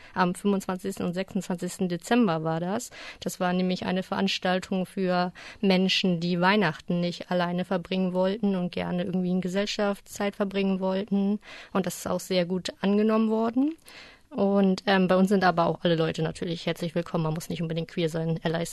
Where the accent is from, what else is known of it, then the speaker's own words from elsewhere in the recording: Buxtehude, Lower Saxony, Germany; also born or lived in Osnabrück; Ich komme ursprünglich aus Buxtehude, bin aber zwischendurch fürs Studium weggezogen nach Osnabrück und bin jetzt letztes Jahr wieder hergezogen.